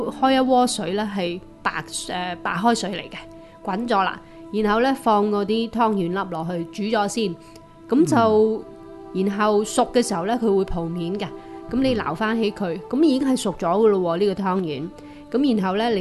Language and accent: Cantonese; Guangdong, China; 咁我家乡啦吓，啲四邑附近嘅人都食咸汤圆嘅。